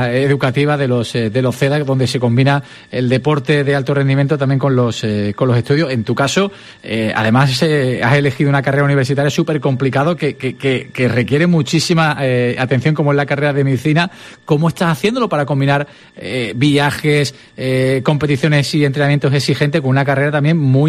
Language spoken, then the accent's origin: Spanish; Granada, Andalusia, Spain; qué afortunados somos los andaluces, en concreto también los granadinos